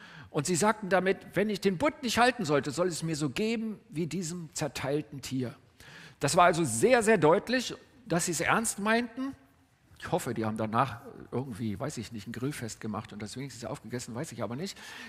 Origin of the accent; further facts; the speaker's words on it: Berlin, Germany; für mich als Berliner, Preußen ist ja ein bisschen größer gewesen, auch damals schon